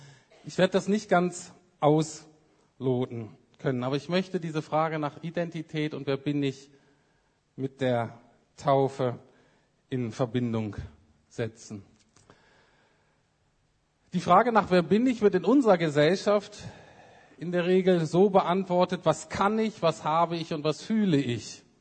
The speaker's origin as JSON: {"language": "German", "region": "Bremen", "country": "Germany", "tie": "born or raised there", "also_born_or_lived": "Heidelberg", "said": "ich bin in Bremen aufgewachsen, viertes von fünf Kindern, bin da zur Schule gegangen und bin dann am Ende dieser Zeit Christ geworden."}